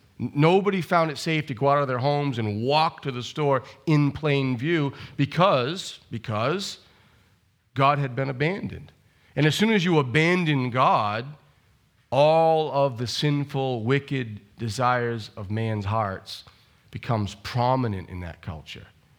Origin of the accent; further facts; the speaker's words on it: Machias, Maine, United States; And then I remember I came back to Machias, man, like at least my hometown's different. We're so isolated, we're far removed.